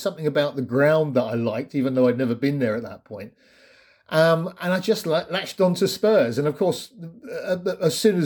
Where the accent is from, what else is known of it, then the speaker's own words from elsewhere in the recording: Finchley, London, United Kingdom; also born or lived in Hampstead; Well, I'm from North London. I was born in Hampstead and I grew up in Finchley.